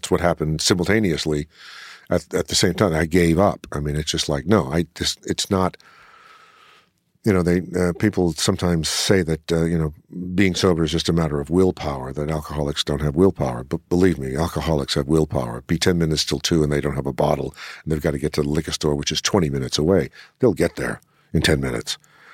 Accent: New Orleans, Louisiana, United States; I had never worked in my hometown. I'd never been offered money to go to New Orleans and do anything.

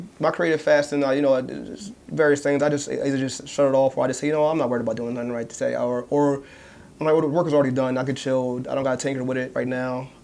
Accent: Philadelphia, Pennsylvania, United States; And I grew up in Philly.

